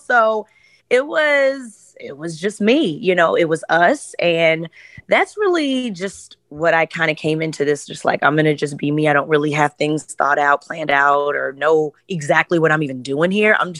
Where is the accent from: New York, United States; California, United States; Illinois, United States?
Illinois, United States; Chicago; I'm from Chicago, so I'm not just going to take it laying down.